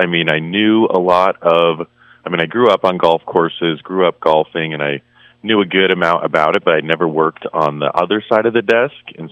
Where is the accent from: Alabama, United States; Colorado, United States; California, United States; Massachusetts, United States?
Colorado, United States; Boulder; Originally, I'm from Boulder, Colorado, and I had a few odd jobs just as a young high schooler there.